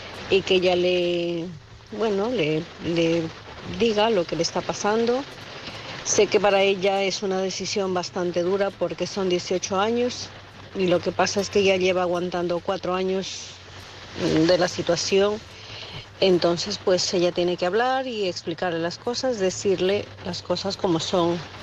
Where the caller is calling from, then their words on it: Santiago de Compostela, Galicia, Spain; de Santiago de Compostela.